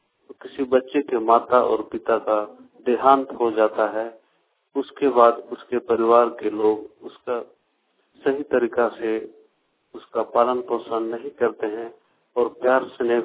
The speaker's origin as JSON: {"language": "Hindi", "town": "Gadra", "region": "Jharkhand", "country": "India", "said": "मैं गदरा पंचायत पूर्वी सिंहभूम का निवासी हूँ, रहने वाला हूँ।"}